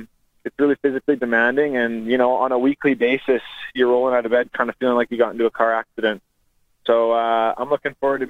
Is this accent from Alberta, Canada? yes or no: yes; Calgary, Alberta, Canada; You know, I grew up in Calgary.